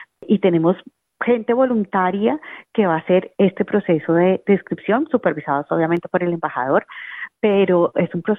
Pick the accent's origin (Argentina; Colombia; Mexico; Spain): Colombia